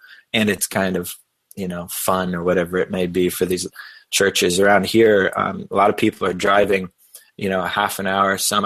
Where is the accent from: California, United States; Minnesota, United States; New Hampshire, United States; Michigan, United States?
New Hampshire, United States; I grew up in New Hampshire, so it's sometimes hard for me to delineate the differences. But I did spend a large amount of time down in South Carolina and the South.